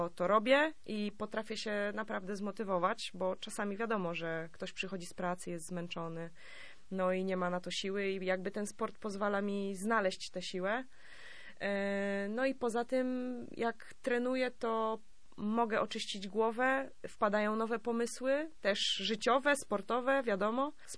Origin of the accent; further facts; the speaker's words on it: Gdańsk, Pomeranian Voivodeship, Poland; I tak, jestem gdańszczanką i tak naprawdę całe życie miałam wsparcie miasta.